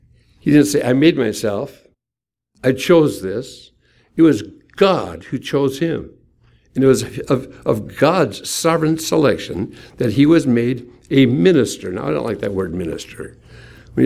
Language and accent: English; Hinckley, Minnesota, United States; I grew up in Hinckley, Minnesota, where the men are men and pansies are flowers and the women are slightly above average.